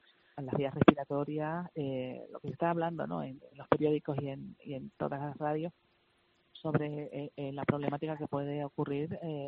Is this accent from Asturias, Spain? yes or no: no; Canary Islands, Spain; Es nuestra responsabilidad como canarios primero, pero también como españoles, ¿no?